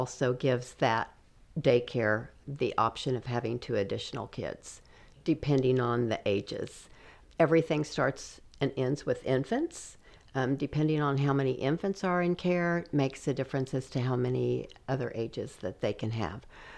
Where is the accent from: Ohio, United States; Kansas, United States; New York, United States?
Kansas, United States; Winfield; I was born in Winfield, Kansas.